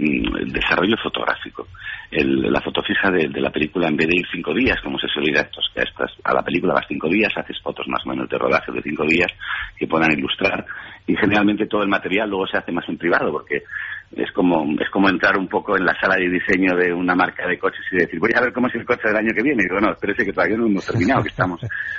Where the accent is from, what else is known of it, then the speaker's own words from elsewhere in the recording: Spain; lo que somos los españoles frente al cine y a nuestras cosas.